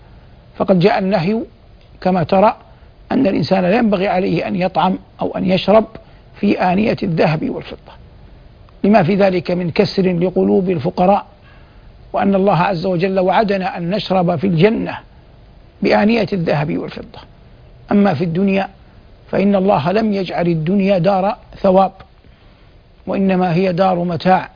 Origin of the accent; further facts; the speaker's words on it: Hijaz, Saudi Arabia; عندنا في الحجاز يسمونه الخربز